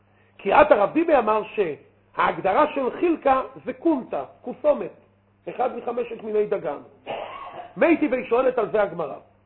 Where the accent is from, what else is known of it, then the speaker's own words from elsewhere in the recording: Jerusalem, Jerusalem District, Israel; זאת אומרת, הכוונה, בבית וגן. שם באמת המקולת היה פתוח כל היום.